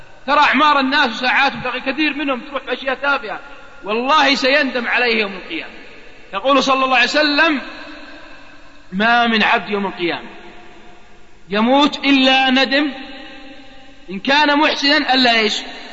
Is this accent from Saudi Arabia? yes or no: yes; Najd, Saudi Arabia; على قول عندنا في نجد يقول والله عليه شارب يوقف الصقر